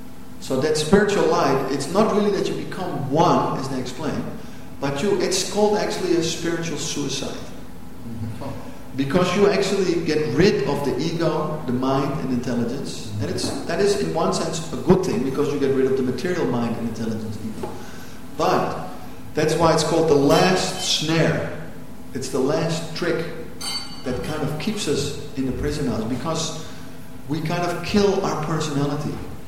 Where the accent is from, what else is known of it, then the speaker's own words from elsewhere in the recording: Amsterdam, North Holland, Netherlands; I'm from Amsterdam, so I know all about these things.